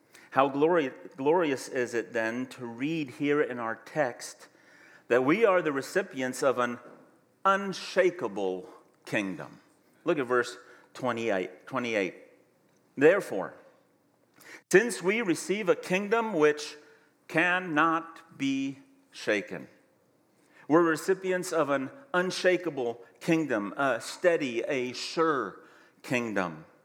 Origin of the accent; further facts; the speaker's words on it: Germany; And I am doing this the way I grew up, I just realized. I grew up in Germany.